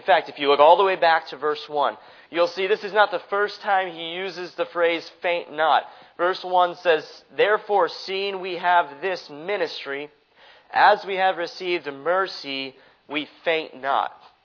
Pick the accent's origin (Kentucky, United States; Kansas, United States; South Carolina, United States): South Carolina, United States; Greenville; We come from the Greenville, South Carolina area. If you know anything about the Greenville, South Carolina area, you know it's right smack in the middle of the Bible Belt